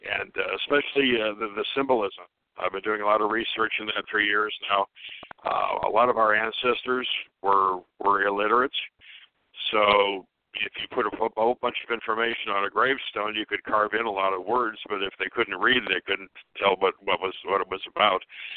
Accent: Chicago, Illinois, United States; moved away as an adult; also born or lived in Oregon; now in Idaho, United States; I grew up in the Chicago area and I did law enforcement in the Chicago area and moved out to Oregon a long time ago

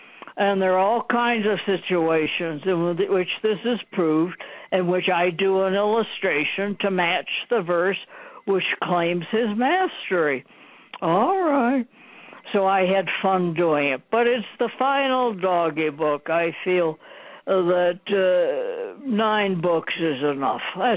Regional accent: Chicago, Illinois, United States; I was born and raised in Chicago, you know

